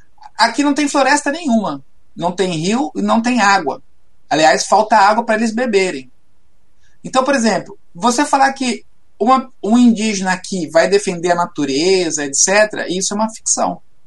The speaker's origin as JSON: {"language": "Portuguese", "country": "Brazil", "said": "Nós não podemos, né, sendo brasileiro, né, e estando na esquerda"}